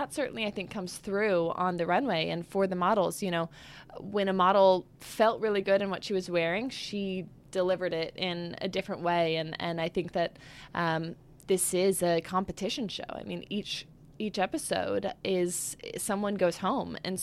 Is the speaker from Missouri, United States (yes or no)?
yes; St. Louis, Missouri, United States; growing up in St. Louis and just not having any access to New York City